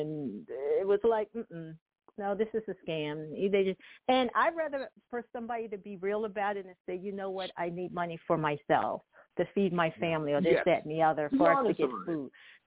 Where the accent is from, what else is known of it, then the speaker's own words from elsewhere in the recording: United States; I'm an American and you're an American.